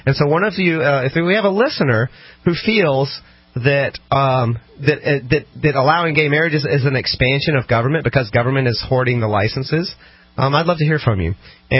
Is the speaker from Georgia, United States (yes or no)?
yes; Georgia, United States; In South Georgia, where I'm from.